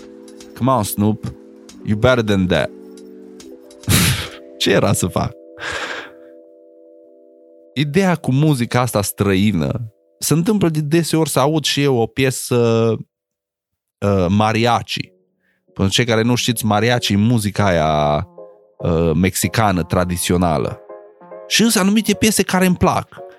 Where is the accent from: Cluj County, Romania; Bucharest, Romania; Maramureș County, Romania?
Maramureș County, Romania; Sighetu Marmației; ca și hip-hopper, crescând în Sighetul Marmației, aveai un anturaj foarte mare.